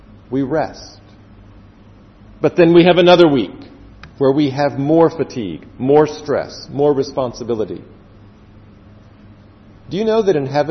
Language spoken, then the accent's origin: English; Taiwan; because I grew up in Taiwan and they were living in the United States